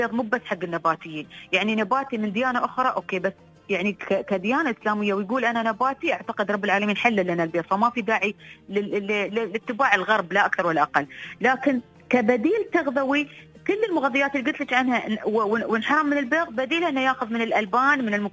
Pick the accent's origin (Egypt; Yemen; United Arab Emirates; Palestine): United Arab Emirates; انا كإماراتي